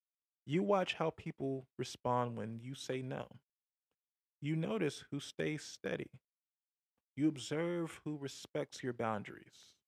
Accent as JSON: {"language": "English", "region": "Georgia", "country": "United States", "tie": "born or raised there", "said": "I grew up in Georgia's foster care system from 2002 to 2004, and again from 2005 to 2019, aging out of care."}